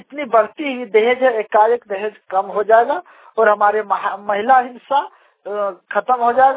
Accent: Giridih, Jharkhand, India; मैं गिरिडीह ब्लॉक और गिरिडीह जिला का रहने वाला हूँ।

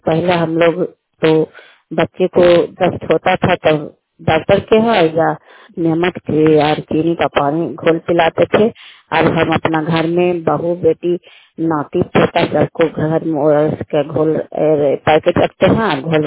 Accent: Badigha, Bihar, India; घर बदीघा है, नगर नौसा ब्लॉक नालंदा जिला बदीघा घर का रहने वाला हूँ। और पहले हम लोग अब तो 1985 में शादी हुआ था

